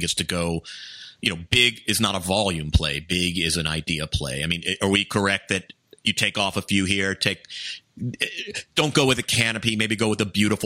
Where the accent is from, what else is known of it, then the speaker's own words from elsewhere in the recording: Atlanta, Georgia, United States; I'm from Atlanta.